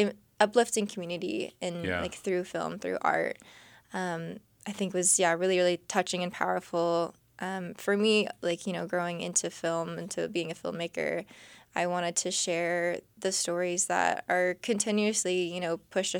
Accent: Santa Clarita, California, United States; I grew up in Santa Clarita, California. Like just north of LA.

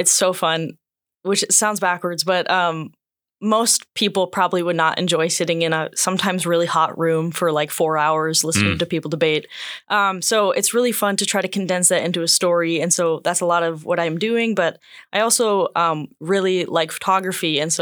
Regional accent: Minnesota, United States; moved away as an adult; also born or lived in Montana; now in Juneau, United States; Yeah, I'm from Minnesota, born and raised till I was 18. And then I went to Montana and I got my BFA in journalism.

